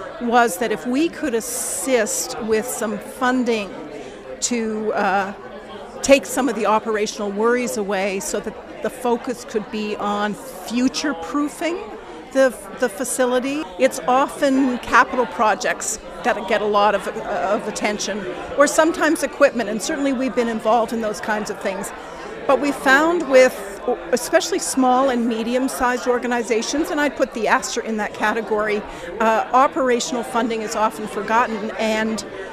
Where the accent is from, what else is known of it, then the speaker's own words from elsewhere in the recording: Liverpool, North West England, United Kingdom; I don't live in Liverpool any longer. I live in Halifax. But when people find out I'm from Liverpool